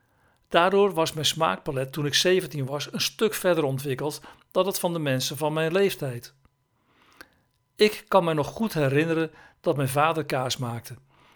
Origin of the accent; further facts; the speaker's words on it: Netherlands; Als wijnmaker uit Nederland heb ik het soms wel best een beetje lastig. Als ze horen waar ik vandaan kom, moeten ze er vaak een beetje om lachen.